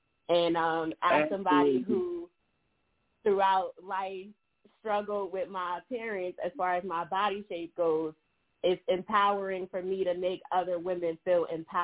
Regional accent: Plainfield, New Jersey, United States; Hey, I'm from Plainfield, New Jersey.

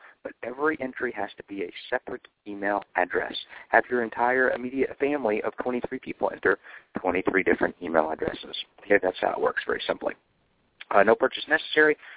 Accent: Atlanta, Georgia, United States; launch the tour in Atlanta, my hometown, by doing a national webinar at the CDC headquarters in Atlanta.

